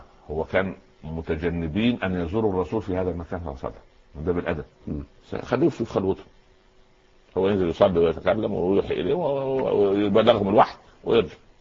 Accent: Upper Egypt, Egypt; خزنه عندنا في الصعيد يعني غرفه داخل غرفه

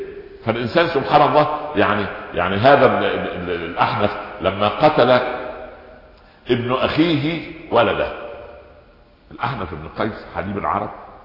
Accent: Egypt; فأنا اقول لاحد الشعراء الفكاهيين كان عندنا في مصر، كان مشهور جدا

